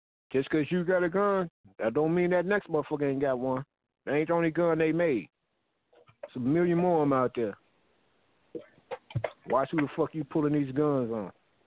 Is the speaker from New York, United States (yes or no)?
no; Gary, Indiana, United States; I don't know a whole lot of motherfuckers that's from Gary. And I'm from Gary.